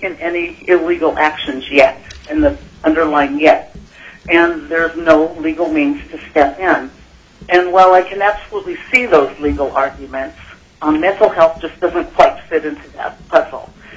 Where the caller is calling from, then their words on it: Anchorage, Alaska, United States; I'm calling from Anchorage.